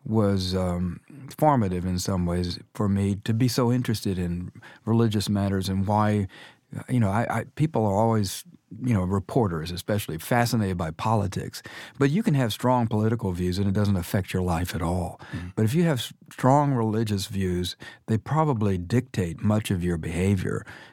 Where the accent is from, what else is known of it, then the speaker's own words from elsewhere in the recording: Dallas, Texas, United States; You know, I wrote a memoir about growing up in Dallas during the Kennedy assassination and in America during the Vietnam era.